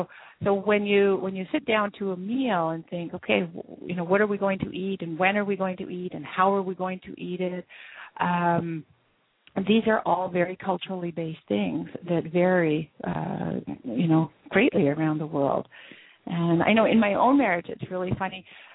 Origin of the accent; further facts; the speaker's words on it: Canada; And by contrast, as a Canadian, you know, I'm quite happy standing by the sink